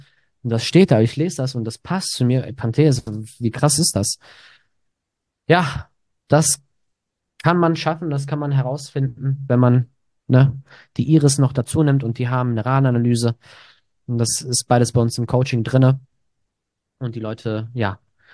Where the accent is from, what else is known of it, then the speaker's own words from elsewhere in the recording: Greece; Ich bin einfach nur ein Mensch, bin ein Grieche, der wahrscheinlich nichts kann